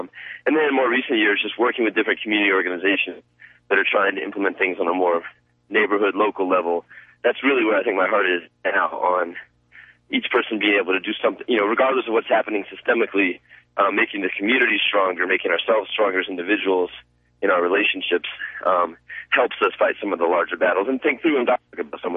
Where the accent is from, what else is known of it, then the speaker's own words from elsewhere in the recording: Denver, Colorado, United States; also born or lived in Dallas, United States / Nacogdoches, United States / Rhode Island, United States; I was born in Dallas, Texas, and lived in Nacogdoches for a brief stint, and then came up here to Denver, Colorado. Lived here the rest of my life, except for about 7 years in Rhode Island. And so I'm from Denver, basically.